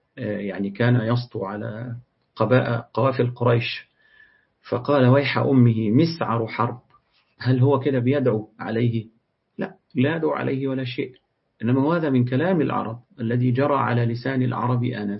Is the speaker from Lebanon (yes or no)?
no; Egypt; فالمعنى العرفي الكلمة يخليك مثلا عندنا في مصر، تمام، هي يعني ربنا يبقيك مش ربنا يخدك